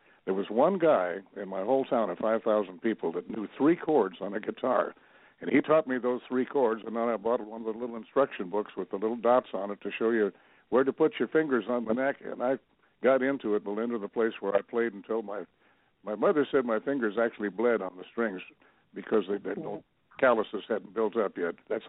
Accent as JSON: {"language": "English", "region": "Minnesota", "country": "United States", "tie": "born or raised there", "also_born_or_lived": "Two Harbors, United States", "said": "Well, I was born in Two Harbors, Minnesota, up on the Iron Range, just off the coast of Lake Superior, but I never lived there."}